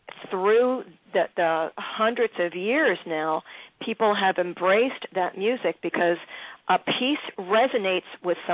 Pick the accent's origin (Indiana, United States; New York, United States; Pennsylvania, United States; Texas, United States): Pennsylvania, United States; Philadelphia; I grew up in Philly